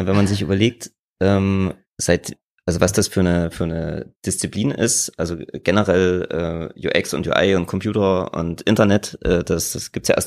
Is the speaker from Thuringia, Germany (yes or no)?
yes; Jena, Thuringia, Germany; ich komme ja aus Jena